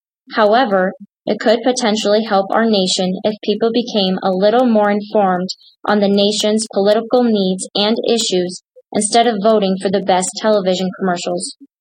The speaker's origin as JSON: {"language": "English", "country": "United States", "said": "In that moment, I was hit with knowing not only being an American was a gift, but a duty I owe to the home of the brave."}